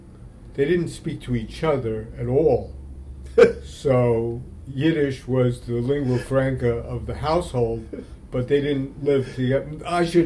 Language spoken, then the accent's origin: English; Bronx, New York, United States; born there; I was born in 1945 in the Bronx, New York, not far from the Grand Concourse, which was at the time a very Jewish neighborhood.